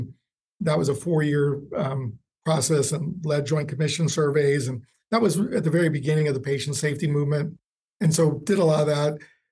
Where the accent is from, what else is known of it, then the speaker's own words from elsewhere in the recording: El Paso, Texas, United States; I grew up mainly in El Paso, Texas. My father was Army, but that's where we grew up.